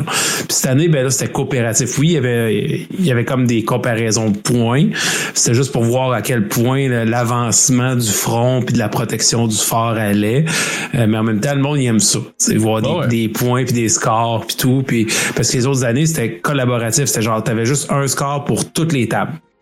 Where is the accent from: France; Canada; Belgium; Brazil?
Canada; Nicolet, Quebec; moi, je suis natif de Nicolet. Fait que le Centre des Arts a été là depuis que je suis jeune.